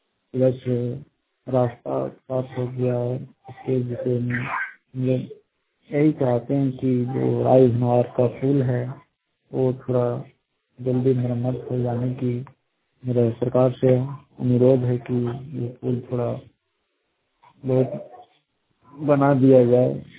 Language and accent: Hindi; Paroli, Jharkhand, India; ग्राम Paroli post हंगोड़ी प्रखंड राजधनवा district Giridih के रहने वाला हूँ।